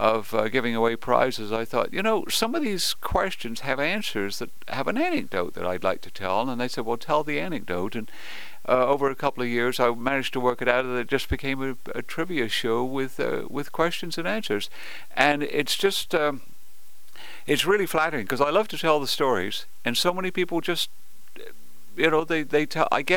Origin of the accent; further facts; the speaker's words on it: England, United Kingdom; now in United States; I grew up in England, and I was always aware of motor racing.